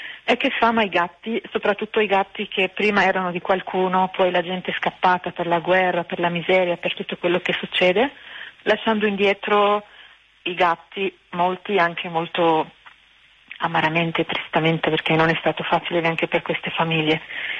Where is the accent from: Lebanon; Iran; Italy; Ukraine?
Lebanon; born there; first language Arabic; Italian is a second language; essendo io nata in Libano. Quindi sono madrelingua arabo come lui.